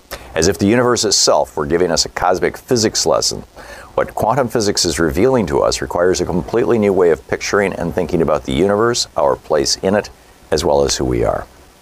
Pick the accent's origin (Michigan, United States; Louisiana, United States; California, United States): Michigan, United States; Lansing; Brian in Lansing, Michigan, my hometown.